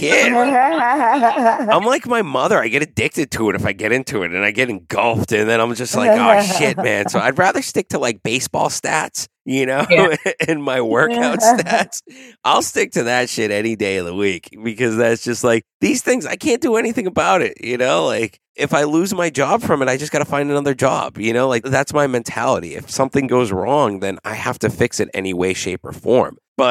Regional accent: Natick, Massachusetts, United States; there was this guy that lived in the town I grew up in Natick, and he made t-shirts.

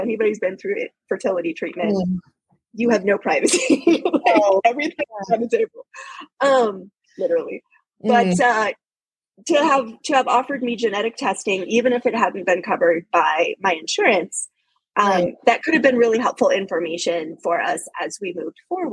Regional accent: Ohio, United States; I'm actually originally from Ohio. I think sometimes people forget that I'm from the Midwest

